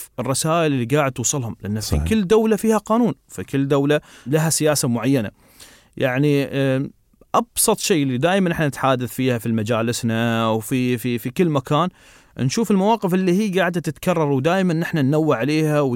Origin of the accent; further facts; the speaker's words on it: United Arab Emirates; عندنا في الإمارات